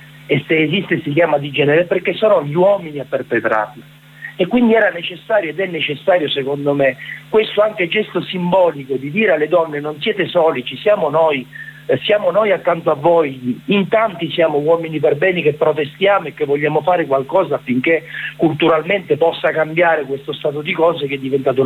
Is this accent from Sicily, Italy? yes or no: yes; Sicily, Italy; Io sono siciliano